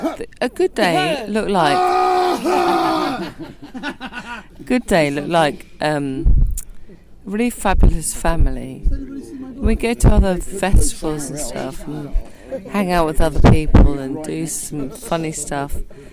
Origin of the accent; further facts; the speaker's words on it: Salisbury, South West England, United Kingdom; And I grew up in Thatcher's Britain. Yeah. I grew up in Salisbury, which was near Stonehenge.